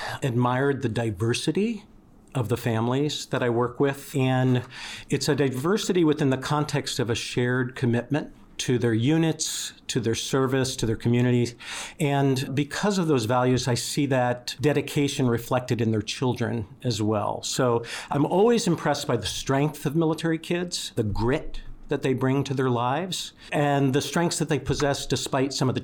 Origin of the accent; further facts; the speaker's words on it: Fanwood, New Jersey, United States; So I grew up in a suburb of New York City in New Jersey, a small town called Fanwood.